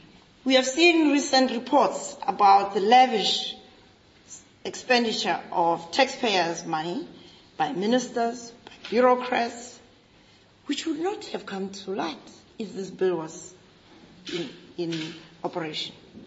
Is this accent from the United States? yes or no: no; Polokwane, Limpopo, South Africa; Remember that beautiful suburb in my hometown, Polokwane